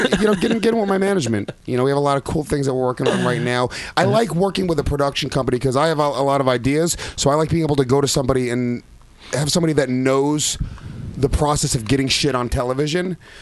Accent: New York, United States; I love the Heat, even though I grew up in New York as a Knicks

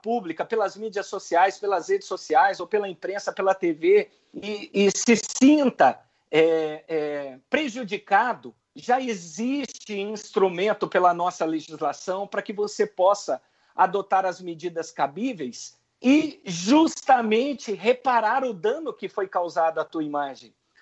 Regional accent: Paraná, Brazil; sou do Paraná.

